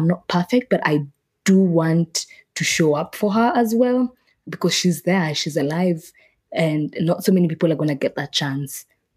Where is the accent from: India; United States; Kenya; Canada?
Kenya; Nairobi; I am the girl, the urban girl who has been born and raised in Nairobi, who can barely speak her mother tongue